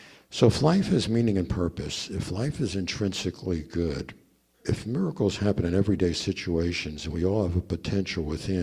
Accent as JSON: {"language": "English", "town": "Brooklyn", "region": "New York", "country": "United States", "tie": "born or raised there", "said": "So I grew up in Brooklyn, New York."}